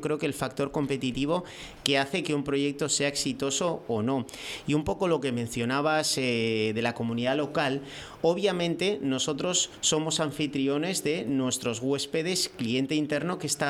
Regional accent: San Sebastián, Basque Country, Spain; yo tengo 36 años y soy de Donostia, San Sebastián, el País Vasco, y bueno, es una gran capital gastronómica

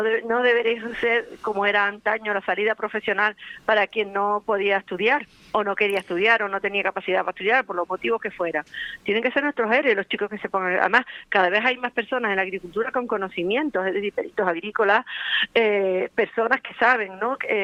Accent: Venezuela; born there; Yo nací en Venezuela y me encanta una arepa

